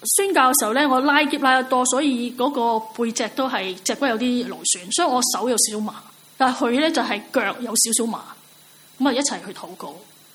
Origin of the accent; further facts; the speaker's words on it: Hong Kong; 因为佢见到我系香港人